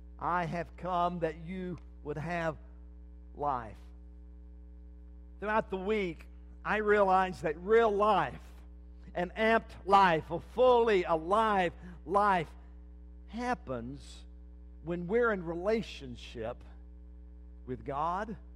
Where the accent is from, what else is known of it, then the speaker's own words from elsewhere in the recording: Burnet, Texas, United States; Friday night, we went to Burnet, my hometown where I grew up, and class reunion, high school class of 81.